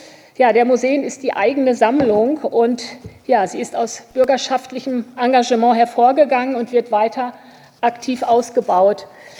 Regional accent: Münster, North Rhine-Westphalia, Germany; also born or lived in Berlin / Rome; Ich bin promovierte Kunsthistorikerin, gebürtig aus Münster in Nordrhein-Westfalen

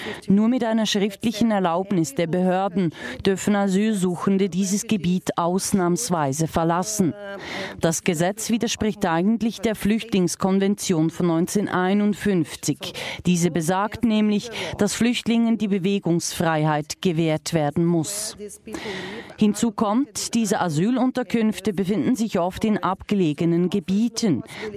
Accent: Brazil; now in Berlin, Germany; Selber lebe ich seit fast 30 Jahren nicht mehr in meinem Heimatland Brasilien.

